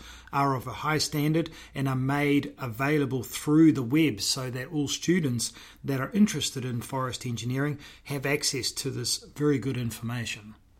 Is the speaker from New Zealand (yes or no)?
yes; New Zealand; From New Zealand.